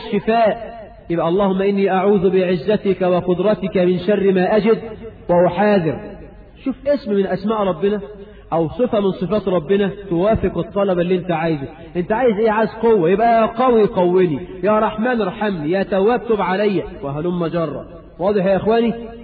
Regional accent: Egypt

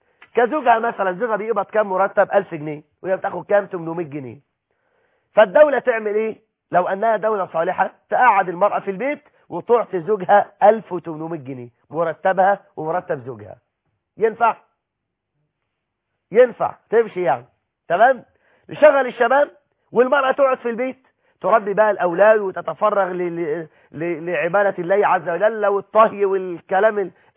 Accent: Egypt; احنا عندنا في مصر

